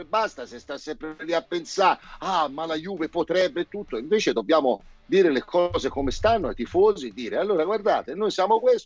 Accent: Ponsacco, Tuscany, Italy; io farò un evento proprio qua al mio paese nel 2026

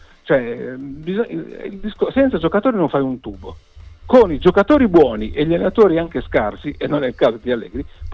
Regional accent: Bologna, Emilia-Romagna, Italy; sono bolognese perché sono cresciuto a Bologna in curva

